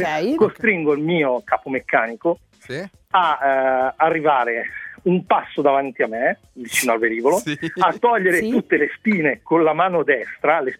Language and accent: Italian; Milan, Lombardy, Italy; mi sposo a Milano, perché io sono di Milano